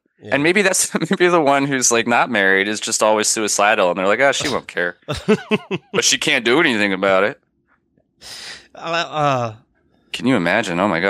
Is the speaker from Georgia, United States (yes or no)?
no; Nevada, United States; I grew up in Southern Nevada, near Vegas